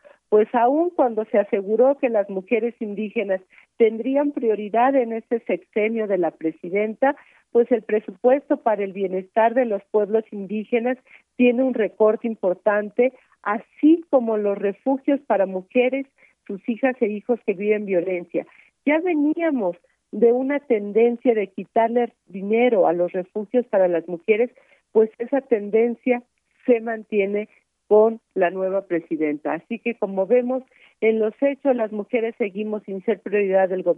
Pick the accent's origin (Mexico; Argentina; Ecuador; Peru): Mexico; somos las mujeres mexicanas